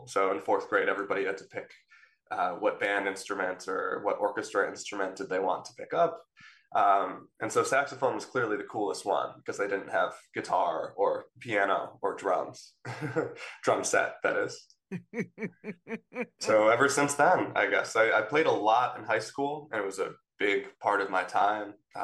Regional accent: Buffalo, New York, United States; yeah, well, so I grew up in Buffalo, New York.

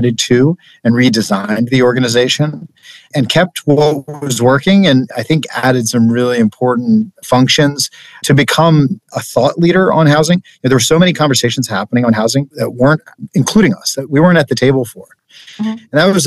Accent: Salisbury, Maryland, United States; I was born and raised in Salisbury on Maryland's Eastern Shore, the capital of the Eastern Shore, we call ourselves.

